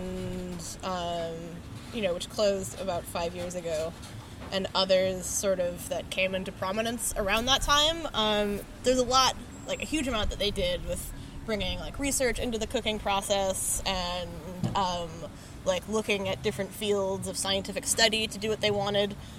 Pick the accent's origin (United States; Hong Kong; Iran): United States; Boston, Massachusetts; moved away as an adult; I grew up in Boston, Massachusetts. I went to Brookline High School and lived there till I was 18, and then moved to New York for college.